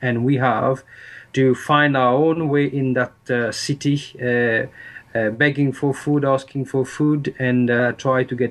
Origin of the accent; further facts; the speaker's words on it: Diego Garcia, British Indian Ocean Territory; born there; Yes, I was born in Diego Garcia, which is in the British Indian Ocean Territory, on a world map that would be opposite Africa and near the Seychelles.